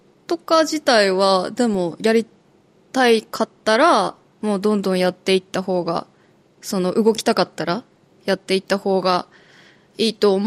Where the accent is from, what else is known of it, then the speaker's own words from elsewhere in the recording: Aomori, Japan; 私、青森出身なんですね。で、めっちゃ田舎で、